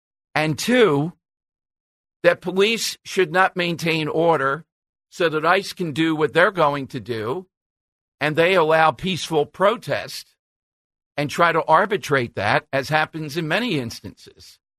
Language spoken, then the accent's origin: English; United States; And as an American, I have a right to state that.